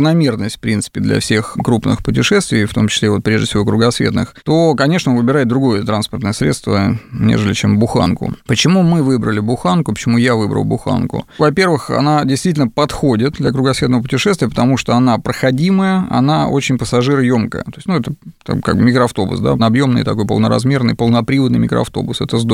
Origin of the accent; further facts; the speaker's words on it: Russia; упомянув о том, что мы из России, сразу менялось отношение на противоположное.